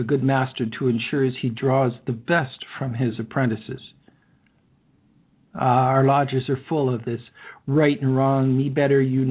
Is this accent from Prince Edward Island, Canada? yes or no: yes; Prince Edward Island, Canada; I'm from Prince Edward Island.